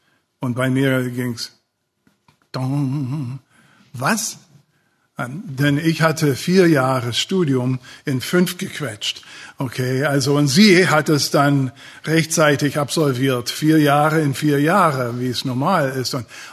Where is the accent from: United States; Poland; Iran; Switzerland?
United States; German is a second language; now in Magdeburg, Germany; ich komme aus den Vereinigten Staaten, bin seit 92 in Deutschland, seit 94 in Magdeburg und tue mich immer noch schwer mit der deutschen Sprache.